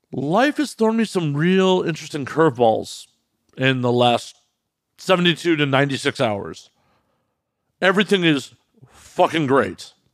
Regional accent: Chicago, Illinois, United States; I'm a Midwesterner, bless.

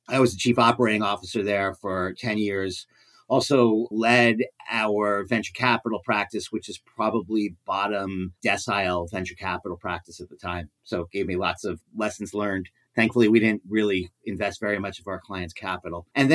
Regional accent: New York, United States; moved away as an adult; now in Berkeley, United States; Yes, I grew up in New York. I came out here to go to law school, although I live in Berkeley.

